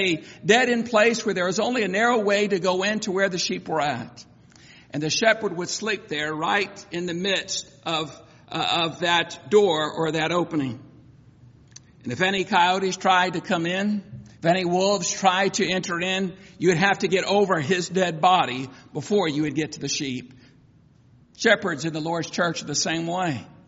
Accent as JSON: {"language": "English", "town": "Bulverde", "region": "Texas", "country": "United States", "tie": "born or raised there", "said": "And I remember growing up in Boverde, Texas, and going to my father's grandfather's ranch."}